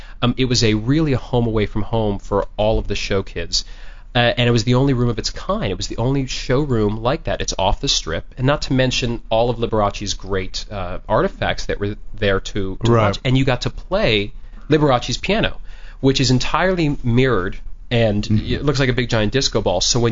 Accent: New York City, New York, United States; I learned to drive there because I grew up in New York City.

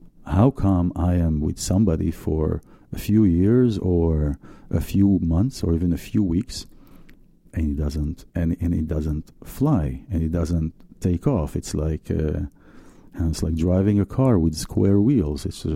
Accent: Israel; And I grew up in Israel. My dad was the chief of police of Tel Aviv, and my mom was at home.

